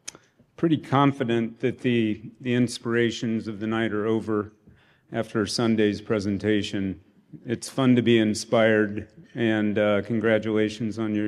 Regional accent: Olds, Iowa, United States; My sister, Pam, and I grew up in Olds. My parents, my dad was a carpenter. My mom was a beautician.

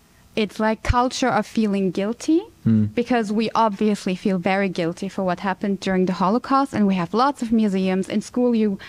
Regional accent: Germany; English is a second language; I'm not from America and I'm from Germany.

